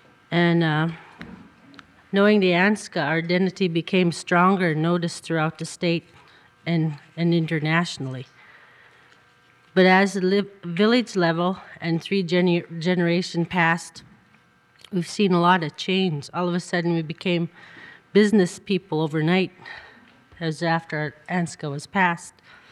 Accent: Port Graham, Alaska, United States; I'm from Port Graham. I was born and raised here. I'd like to say briefly that I'm proud to be Alaska Native.

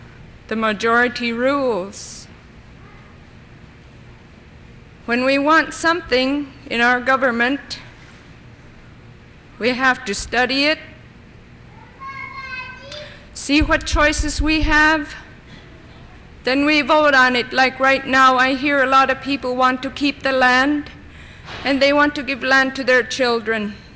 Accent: St. Michael, Alaska, United States; also born or lived in Nome, United States / St. Mary's, United States / Anchorage, United States; I'm from St. Michael. I was born in Nome. I lived at St. Mary's, went to school there for 9 years.

